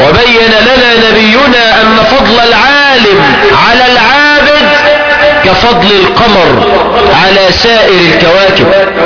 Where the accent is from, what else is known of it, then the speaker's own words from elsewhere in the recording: Egypt; مرت بلدنا مصر بثورة